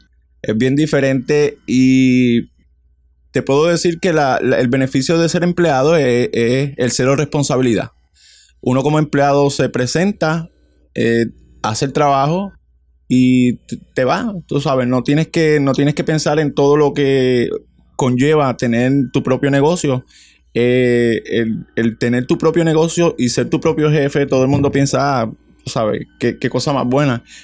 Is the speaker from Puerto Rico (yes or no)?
yes; Puerto Rico; siempre con las ganas de volver a Puerto Rico, volver a mi tierra, volver y poder crear lo que hoy día es